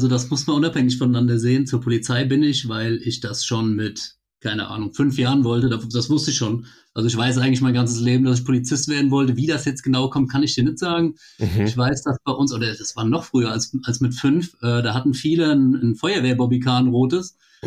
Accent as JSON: {"language": "German", "region": "Rhineland-Palatinate", "country": "Germany", "said": "Ich komme aus Rheinland-Pfalz, dort in der Nähe von Mainz. Da mache ich auch Dienst. Ich bin 33 Jahre alt"}